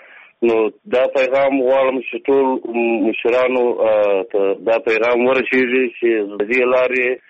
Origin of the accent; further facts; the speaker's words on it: Zabul, Afghanistan; د زابل ولایت اوسېدونکی یم.